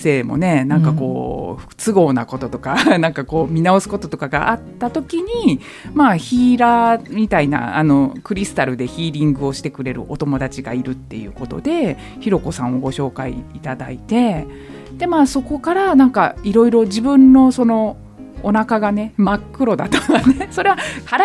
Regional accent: Niigata, Japan; moved away as an adult; now in Tokyo, Japan; 出身は新潟県なんですよ、うん、まあね、だから田舎で本当に外で走り回って遊ぶっていう、まあ、環境にいて、でも、まあ、あの18で東京に来て

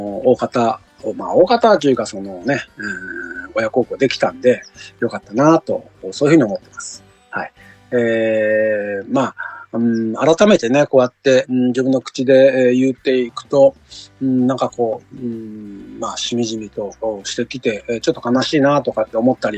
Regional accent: Kyushu, Japan; 私が九州にいた頃に、まあ高校まあ最後らへんかな

